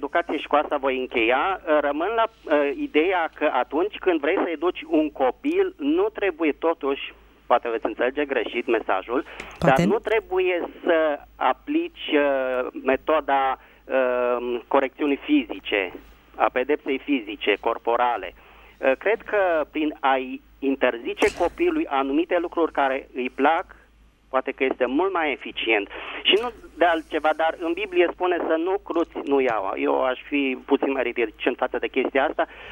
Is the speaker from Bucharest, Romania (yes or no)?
yes; Bucharest, Romania; din București.